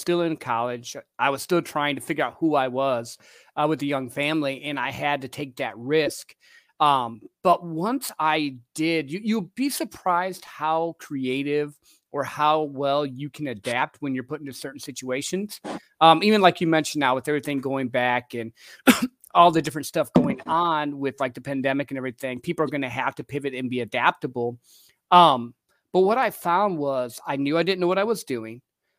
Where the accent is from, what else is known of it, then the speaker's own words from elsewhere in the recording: Midwest, United States; So I grew up in the Midwest in a little country town where you're supposed to, you know, work, get married, work for the same company forever, whatever.